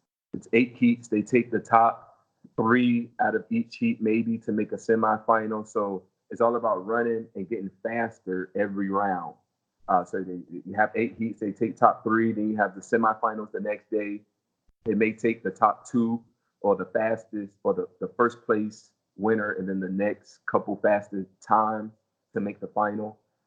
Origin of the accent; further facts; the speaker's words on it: United States; You know, as an American, we have sort of an advantage when it comes